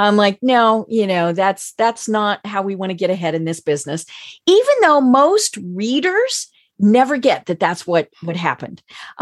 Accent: Denver, Colorado, United States; I'm from Denver, where for many years we had the Rocky Mountain News and the Denver Post.

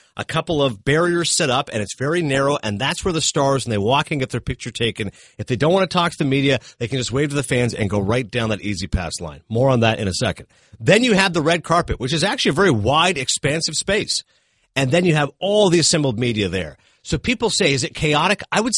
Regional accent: Canada; Hey, Denis … I'm Canadian.

